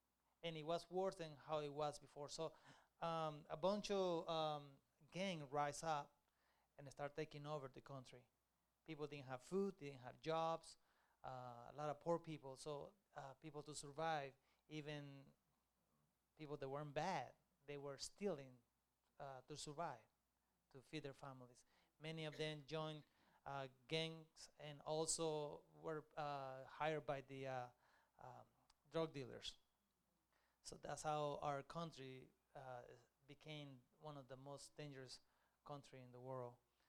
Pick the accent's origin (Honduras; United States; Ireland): Honduras; I grew up in Honduras. I knew the situation in Honduras. I grew up beside kids that went to school without shoes. Kids that, like me, I grew up poor.